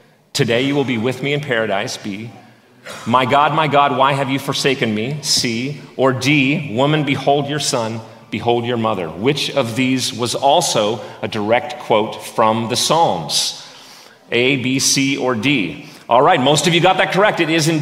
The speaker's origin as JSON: {"language": "English", "country": "Canada", "said": "As a Canadian socialist, this is what I do."}